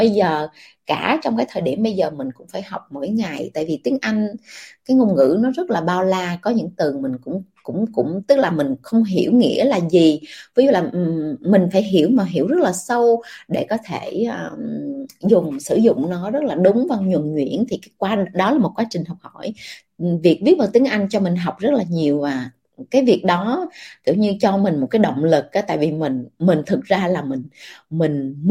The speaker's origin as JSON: {"language": "Vietnamese", "region": "Bac Lieu", "country": "Vietnam", "tie": "born or raised there", "said": "tức là mình sinh ra Việt Nam, mình lớn lên Việt Nam, và hồi trước mình lớn lên ở miền quê, tức là mình lớn lên ở Bạc Liêu"}